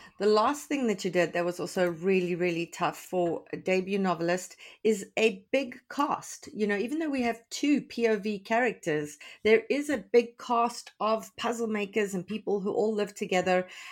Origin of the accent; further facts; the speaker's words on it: South Africa; because as a South African, I say dual